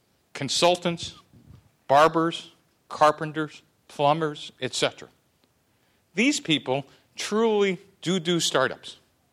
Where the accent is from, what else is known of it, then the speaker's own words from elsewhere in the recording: New York City, New York, United States; I grew up in New York City with a set of parents who both came over to the United States as immigrants.